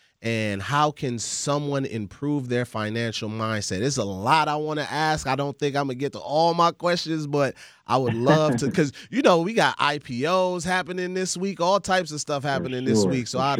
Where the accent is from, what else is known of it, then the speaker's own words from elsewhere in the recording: U.S. Virgin Islands; now in Wisconsin, United States; I know I don't take it for granted being born and raised in the Virgin Islands and moving to Wisconsin weather.